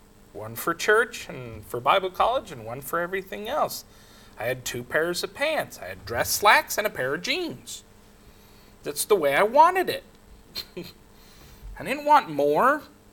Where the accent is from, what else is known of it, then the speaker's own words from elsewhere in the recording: Los Angeles, California, United States; I said, I grew up on the West Coast in Los Angeles, and we never did any of that.